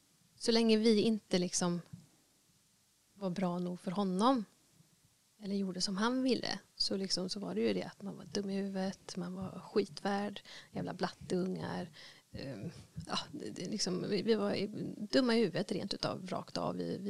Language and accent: Swedish; Brastad, Västra Götaland County, Sweden; also born or lived in Munkedal; Men vi uppväxte i Brasta sen vi var typ 6 år eller någonting.